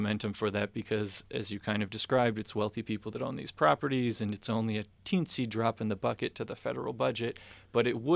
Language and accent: English; Rhode Island, United States; I can say also, Marco, that I'm from Rhode Island myself, so I appreciate this problem.